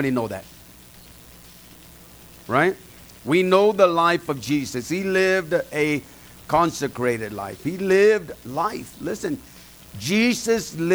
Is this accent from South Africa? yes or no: no; California, United States; also born or lived in Mexico; I was born in Mexico. That's where I was born. I was born in my house. That's where I was born. I was raised in California.